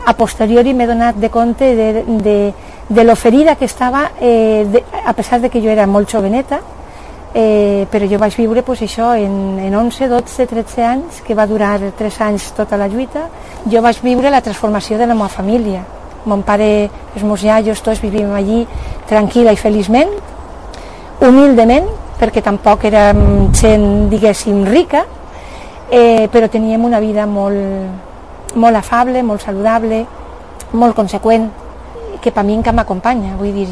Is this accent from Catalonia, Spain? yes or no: no; Castellar-Oliveral, Valencian Community, Spain; born there; Jo sóc nascuda en Castellar Oliveral, a més soy nascuda en l'alqueria de mos pares, en la Torreta.